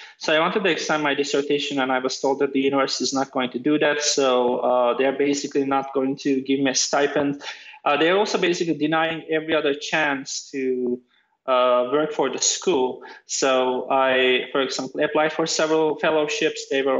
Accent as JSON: {"language": "English", "country": "Turkey", "tie": "born or raised there", "accent": "hybrid", "said": "I grew up mostly in Turkey, although I attended schools where the language of education was English. So it's a hybrid accent that doesn't really exist anywhere else, I think."}